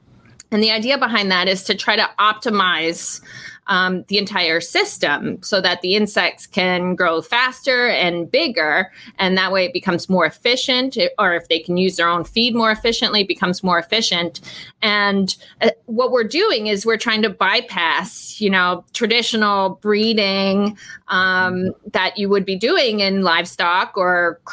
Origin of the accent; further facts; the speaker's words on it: Eastern Canada, Canada; I grew up in a small city in Eastern Canada.